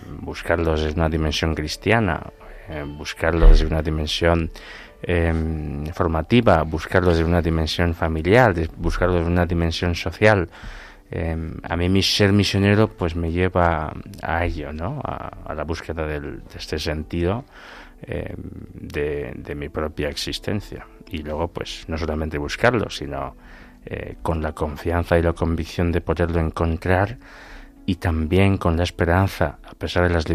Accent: northeast, Equatorial Guinea; moved away as an adult; now in Spain; soy de Vipellín, al noreste de Guinea Ecuatorial. Y bueno, llevo aquí en España desde 2015. Vine con una beca de formación universitaria, Universidad Francisco de Vitoria

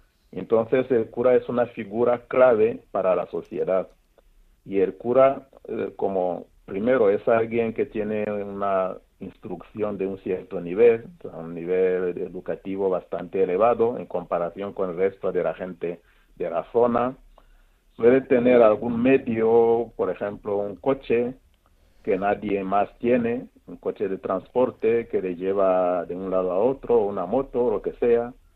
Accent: Rwanda; que yo soy de Ruanda, cómo llegué a vivir en los campamentos de refugiados siendo seminarista

